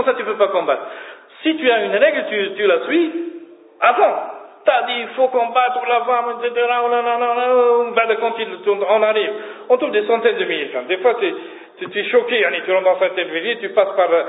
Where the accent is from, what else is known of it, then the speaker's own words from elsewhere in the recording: Algeria; quand elle est rentrée en 1832, chez nous, en Algérie, la majorité des femmes portaient le haïk